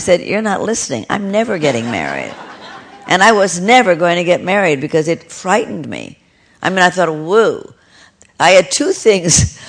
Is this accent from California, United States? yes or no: yes; Beverly Hills, California, United States; I grew up in Beverly Hills, which you might as well be a shtetl